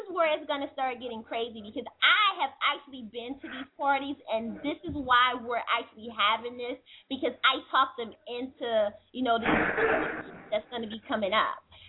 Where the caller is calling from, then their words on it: New York, United States; I'm calling you from New York.